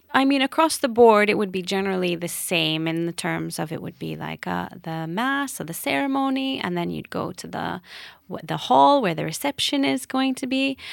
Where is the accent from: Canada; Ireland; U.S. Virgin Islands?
Canada; oh, are you American? I'll be like, no, I'm Canadian.